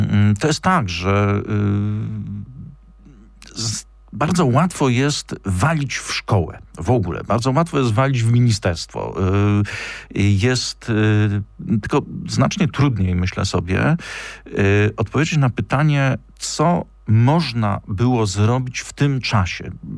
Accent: Kraków, Lesser Poland, Poland; Jesteśmy przecież z Krakowa

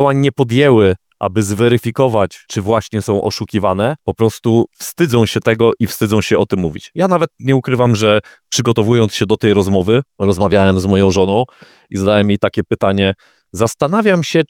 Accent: Warmian-Masurian Voivodeship, Poland; kiedy podczas jednych z wakacji, jestem z Mazur, moją babcię odwiedził pan z apteki

